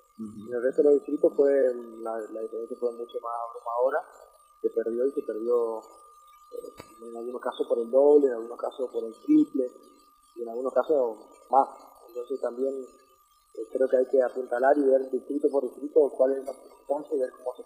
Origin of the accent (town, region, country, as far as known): Argentina